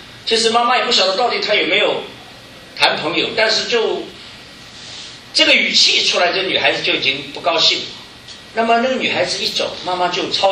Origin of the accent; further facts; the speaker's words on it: China; 看自己这有点跟我们中国人很像，我们叫中国就是要在中间的